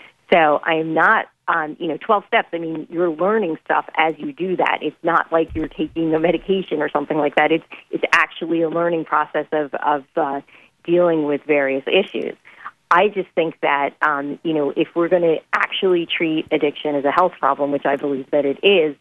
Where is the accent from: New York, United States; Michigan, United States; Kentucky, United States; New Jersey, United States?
New York, United States; You know, my home state, New York, we had 15 to life mandatory minimums